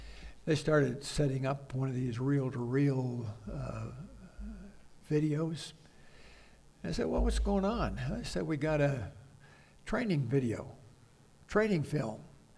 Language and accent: English; United States; In fact, in America, as an American clergyman, sometimes as a part of the community, I've had kind of an exalted status.